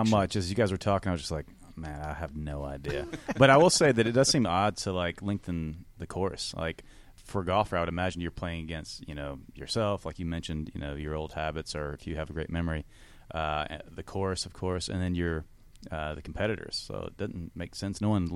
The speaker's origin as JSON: {"language": "English", "town": "LaGrange", "region": "Georgia", "country": "United States", "tie": "born or raised there", "said": "I grew up in LaGrange, Georgia"}